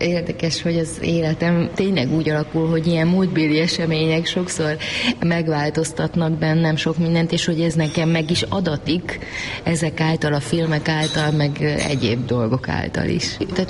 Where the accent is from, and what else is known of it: Târgu Mureș, Mureș County, Romania; born or raised there